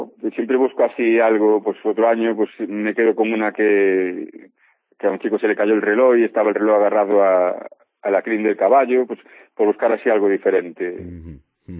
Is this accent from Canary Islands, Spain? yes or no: no; Carballo, Galicia, Spain; vivo, soy de Carballo, vivo en C, pero tengo un local en Carballo.